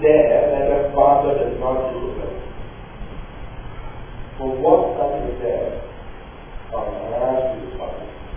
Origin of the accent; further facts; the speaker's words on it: Dubai, United Arab Emirates; My dad, I grew up in Dubai.